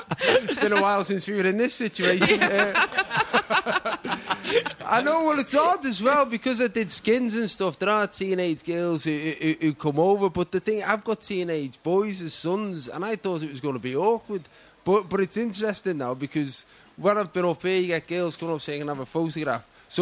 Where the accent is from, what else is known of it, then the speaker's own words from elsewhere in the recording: Liverpool, North West England, United Kingdom; I'm from Liverpool.